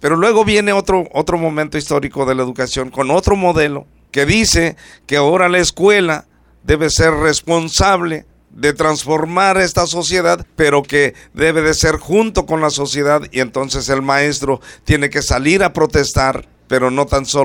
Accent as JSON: {"language": "Spanish", "country": "Mexico", "said": "Yo estoy de acuerdo como mexicano con el uso de acoso escolar"}